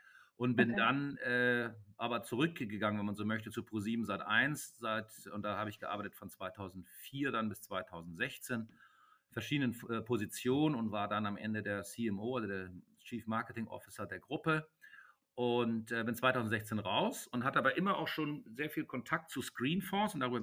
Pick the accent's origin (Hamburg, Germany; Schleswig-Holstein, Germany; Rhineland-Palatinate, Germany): Hamburg, Germany; Ich bin 1966 in Hamburg geboren, ich bin dementsprechend 55 Jahre alt